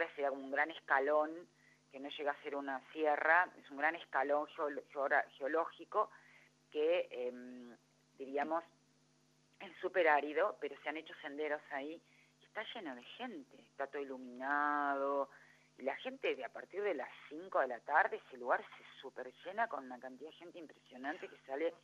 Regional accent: Buenos Aires, Argentina; now in Neuquén, Argentina; yo soy extranjera en este sentido, pues soy de Buenos Aires, de la capital

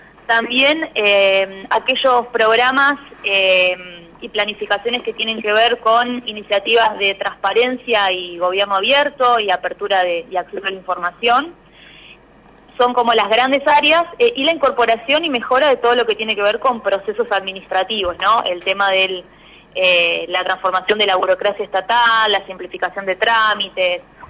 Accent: Bahía Blanca, Buenos Aires Province, Argentina; born there; now in Paraná, Argentina; soy nacida en Bahía Blanca, pero hace muchos años que vivo en la ciudad de Paraná.

